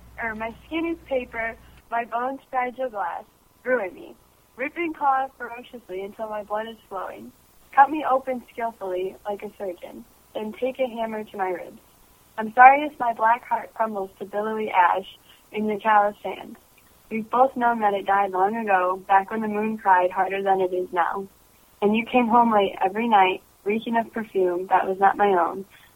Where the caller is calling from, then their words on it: Indiana, United States; I'm calling you from Indiana.